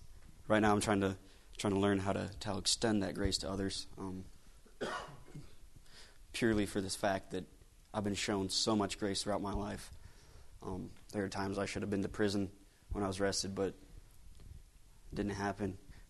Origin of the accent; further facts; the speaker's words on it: Plummer, Idaho, United States; I'm from Plummer, Idaho, 20 years old.